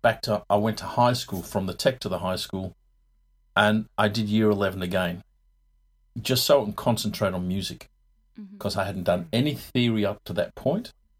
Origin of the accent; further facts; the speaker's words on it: England, United Kingdom; born there; moved away; I was born in England a long time ago. My folks moved out here in 64.